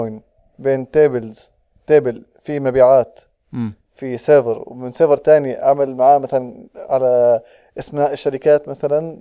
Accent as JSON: {"language": "Arabic", "country": "Jordan", "said": "مجموعه من الديفلوبرز المتحمسين للغه البرمجه بتكنولوجيا دوت نت عندنا في الاردن هون"}